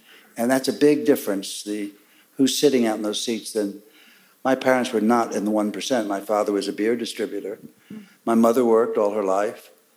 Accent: Texas, United States; And I was very blessed that though I grew up in Texas, my parents were ex-New Yorkers.

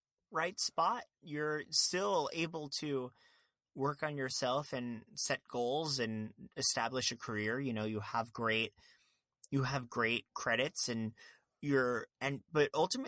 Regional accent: Fort Lauderdale, Florida, United States; also born or lived in Long Island; When I was in middle school, I'm from Long Island, but I was raised in Fort Lauderdale.

